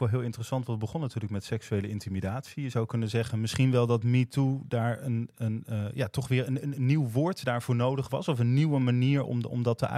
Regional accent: Groningen, Netherlands; accent: Groningen; Ik ben opgegroeid in Groningen. En ik praatte tot en met mijn 17e praat ik met een zwaar Gronings accent. En zoals je hoort is dat weg. Dat heb ik mezelf afgeleerd.

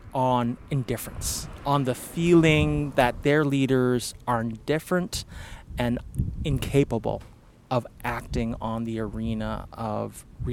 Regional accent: Canada; being Canadian

